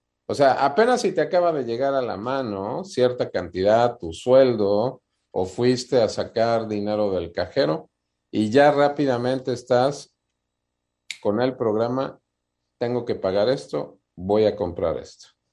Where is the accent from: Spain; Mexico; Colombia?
Mexico; los mexicanos, yo que soy mexicano, por eso hablo de mí